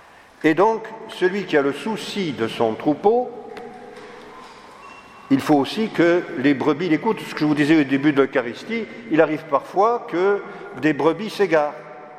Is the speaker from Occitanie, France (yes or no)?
yes; Occitanie, France; chez moi, en Haute-Garonne